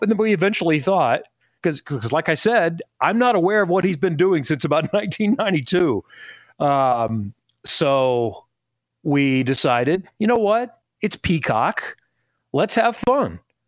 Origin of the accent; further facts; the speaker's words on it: Indiana, United States; So, I'm from the Ben Davis area. I'm not from Kokomo or Franklin or other parts. I grew up in a diverse background, and I listened to … as a kid.